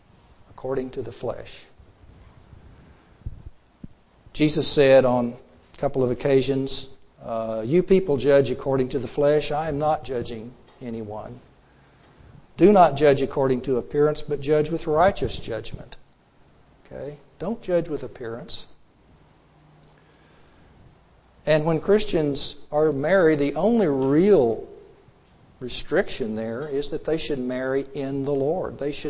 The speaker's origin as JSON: {"language": "English", "country": "United States", "said": "I'm an American and very proud to be an American, but I also recognize that as a born-again Christian, my citizenship really is in heaven."}